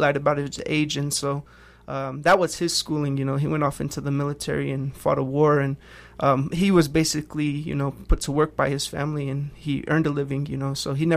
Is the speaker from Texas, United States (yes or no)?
no; Haystack, New Mexico, United States; So I'm from Haystack, New Mexico. That's where my grandfather's family's from and where they ended up settling.